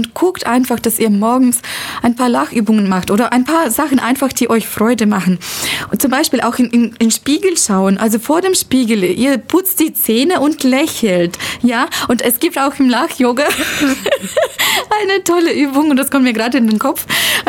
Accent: Russia; accent: Russian; German is a second language; jetzt weiß ich mein russischer Akzent

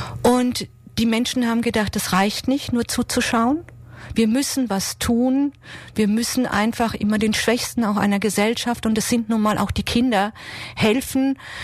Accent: Munich, Bavaria, Germany; Ich komme aus München heute.

